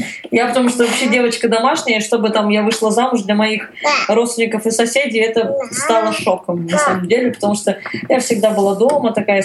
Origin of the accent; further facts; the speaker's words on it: Novosibirsk, Novosibirsk Oblast, Russia; а я такая классная из Новосибирска